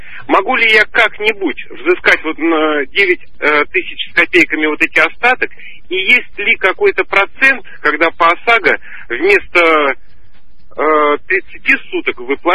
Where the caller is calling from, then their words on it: Kemerovo, Kemerovo Oblast, Russia; Я звоню вам из Кемерово